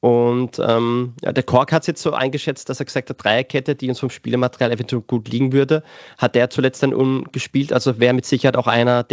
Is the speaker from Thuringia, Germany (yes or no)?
no; Karlsruhe, Baden-Württemberg, Germany; born there; ich als Karlsruher, wo ich ja geboren bin